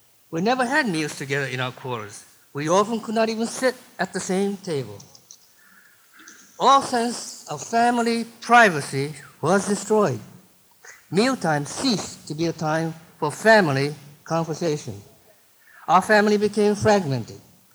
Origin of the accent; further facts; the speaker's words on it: San Francisco, California, United States; now in Oakland, United States; I was born in San Francisco and have lived most of my life in the Bay Area. I presently live with my wife in Oakland, California.